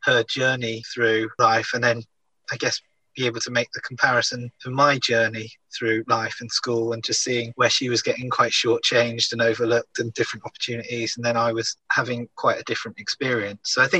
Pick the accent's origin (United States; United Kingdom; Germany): United Kingdom; Wells, South West England; now in Nottingham, United Kingdom; And so I grew up in Wells in Somerset in the West Country, about a stone's throw from Glastonbury Festival and things.